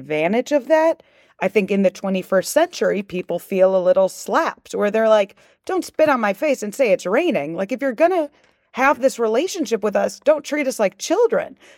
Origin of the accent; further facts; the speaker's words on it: Chicago, Illinois, United States; born there; I was born in Chicago.